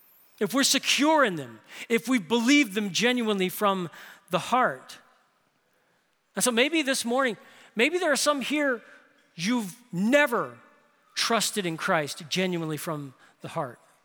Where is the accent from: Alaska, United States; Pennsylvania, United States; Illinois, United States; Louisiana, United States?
Louisiana, United States; New Orleans; And then when the World War II Museum was established in my hometown in New Orleans